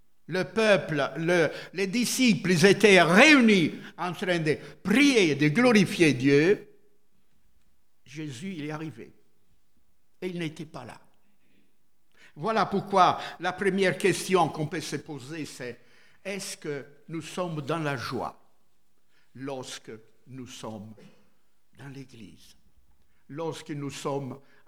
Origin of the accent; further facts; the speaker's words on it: Italy; On se regarde, et moi je suis italien, et des Martiniquais, Guadeloupéens, Guyanais, tout ça, mais voilà.